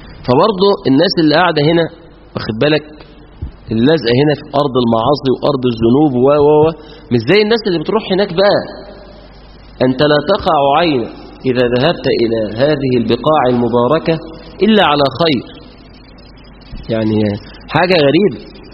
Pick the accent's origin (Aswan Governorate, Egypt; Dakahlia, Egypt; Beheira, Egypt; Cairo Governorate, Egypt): Dakahlia, Egypt; Mansoura; يعني عندنا في المنصورة بيتردوا عن الصحابة يعني.